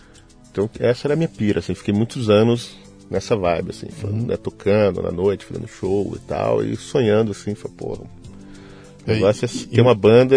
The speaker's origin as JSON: {"language": "Portuguese", "town": "Londrina", "region": "Paraná", "country": "Brazil", "tie": "born or raised there", "said": "Em Londrina, Paraná."}